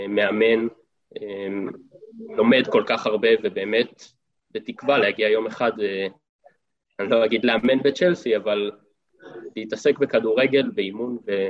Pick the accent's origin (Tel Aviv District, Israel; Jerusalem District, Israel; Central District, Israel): Tel Aviv District, Israel; Tel Aviv; moved away as an adult; now in London, United Kingdom; אני בן 19, האמת אתמול הייתי בן 19. כרגע חי בלונדון, כבר 5 חודשים. במקור אני מתל אביב, ועברתי לפני 5 חודשים ללונדון בעקבות עבודה של אבא שלי.